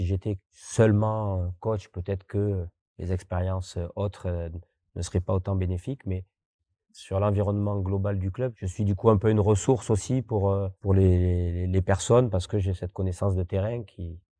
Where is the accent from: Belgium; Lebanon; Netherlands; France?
France; Fos-sur-Mer, Provence-Alpes-Côte d'Azur; born there; je suis l'ancien joueur du club, je suis né quasiment à Fos-sur-Mer